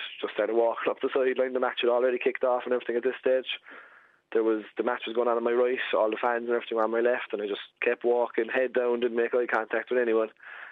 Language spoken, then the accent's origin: English; Cork, Munster, Ireland; look, lads, I'm from Cork and from Ireland, and so any chance I could sit with you.